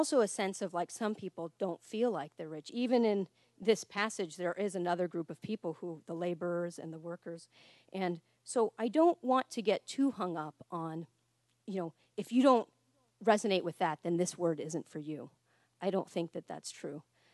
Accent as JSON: {"language": "English", "country": "United States", "tie": "born or raised there", "said": "Growing up in America, I feel very, you know, privileged."}